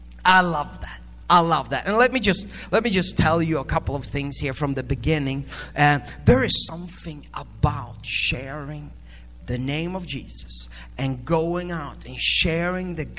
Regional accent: Sweden; also born or lived in India; now in -; Before that, I lived in India. Before that, I lived in Africa. Before that, I was in Sweden. Born and raised in Sweden, but been living all over the place.

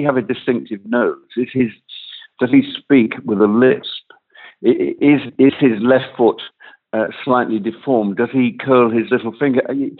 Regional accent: Wales, United Kingdom; We're both Welsh windbacks.

